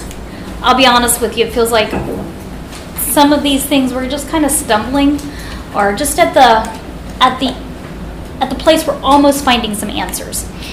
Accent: Whiteville, Tennessee, United States; I'm from Whiteville, Tennessee.

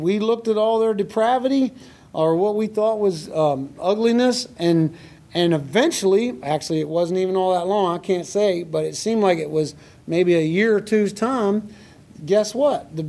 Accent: Georgia, United States; When I was growing up in Georgia, there was a family that moved into our community

